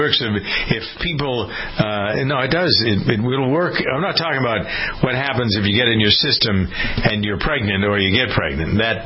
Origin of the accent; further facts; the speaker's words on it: United States; but it brought us together in a way also that I had never experienced as an American.